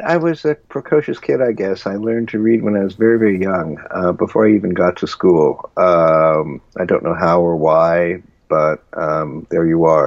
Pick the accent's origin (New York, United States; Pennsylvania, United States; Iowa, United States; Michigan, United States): Pennsylvania, United States; Philadelphia; I grew up in Philadelphia, and a lot of shows tried out in Philadelphia before they came to Broadway.